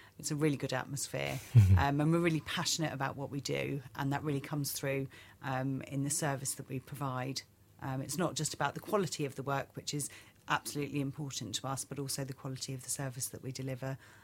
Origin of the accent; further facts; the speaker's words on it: Dublin, Leinster, Ireland; born there; moved away; So my mum's Irish. I was born in Dublin.